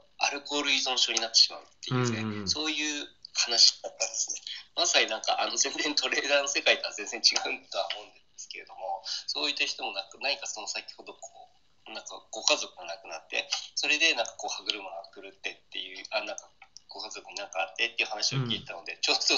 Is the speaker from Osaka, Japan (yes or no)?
no; Miyagi, Japan; 僕の地元の宮城県がテーマだったんですね。宮城県がテーマで今やってるんですよ。